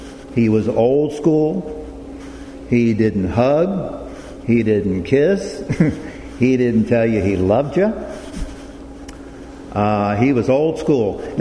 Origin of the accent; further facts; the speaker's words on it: San Antonio, Texas, United States; born there; So, it starts 66 years ago in 1955. I was born in San Antonio, Texas.